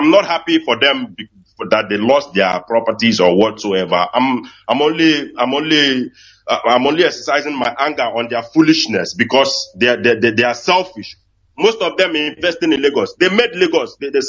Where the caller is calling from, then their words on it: Rome, Lazio, Italy; I'm calling from Rome, Italy. Lazio, precise.